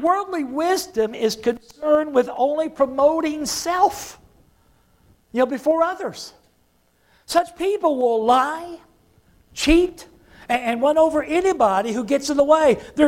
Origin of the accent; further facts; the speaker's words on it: Texas, United States; I still had Texas plates on my van, and so I said, I'm from Texas.